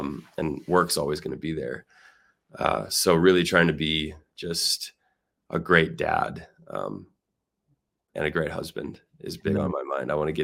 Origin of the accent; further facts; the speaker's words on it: Colorado, United States; So I'm from Colorado, so I'm definitely pulling for the Niners.